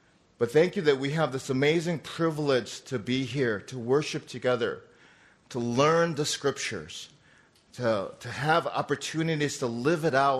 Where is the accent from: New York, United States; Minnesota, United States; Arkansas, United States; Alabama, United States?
Minnesota, United States; also born or lived in Wisconsin / Pennsylvania / Illinois; now in Georgia, United States; I've lived in Wisconsin. I grew up in Minnesota. I lived out in Pennsylvania and Philadelphia for a number of years. Lived in Illinois. So I've always been a northerner.